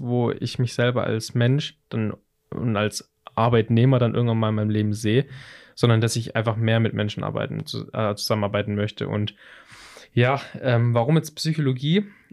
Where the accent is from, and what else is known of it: Pleidelsheim, Baden-Württemberg, Germany; born or raised there